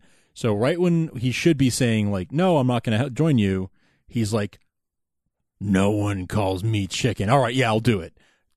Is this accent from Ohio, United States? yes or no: no; New York, United States; you know, New York, I'm a New Yorker. That's a hometown team